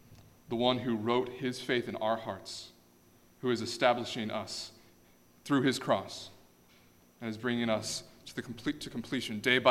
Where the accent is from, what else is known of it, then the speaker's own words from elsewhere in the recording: Indianapolis, Indiana, United States; my wife, Lindsay, and I'm from Indianapolis, Indiana.